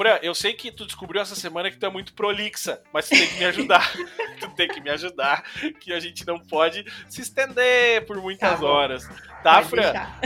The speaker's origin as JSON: {"language": "Portuguese", "town": "Canudos", "region": "Bahia", "country": "Brazil", "said": "sou chinelão, sou de Canudos."}